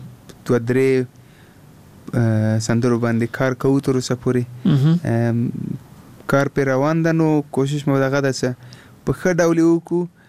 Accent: Afghanistan; نه زه افغان یم، خو هندي ژبه ما زده کړې

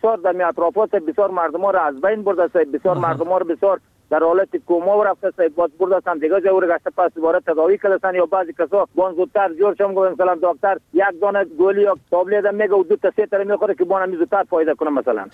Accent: Bamyan, Afghanistan; از ولسوالی که همارد قریه یاجر ولایت ما بامیان، فعلا باشنده قریه قاغور زمین.

